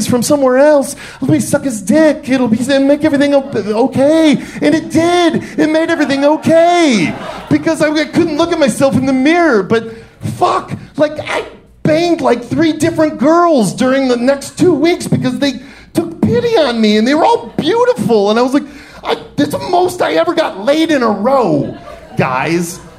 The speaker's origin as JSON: {"language": "English", "town": "Detroit", "region": "Michigan", "country": "United States", "said": "I'm from Detroit, and we do not stay down."}